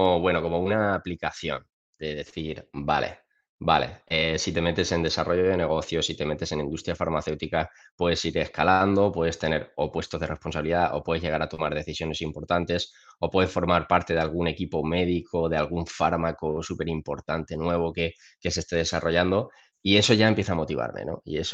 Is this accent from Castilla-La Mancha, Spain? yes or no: yes; Villarrobledo, Castilla-La Mancha, Spain; Soy de Villarrobledo, de un pueblo de Albacete, tengo 26 años. Y bueno, nací en un entorno pues súper súper rural, súper humilde